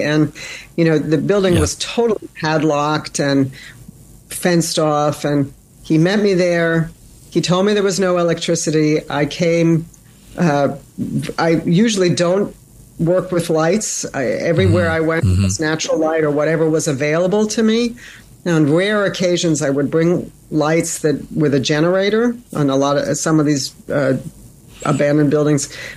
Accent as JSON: {"language": "English", "country": "United States", "said": "It's my history. I'm an American."}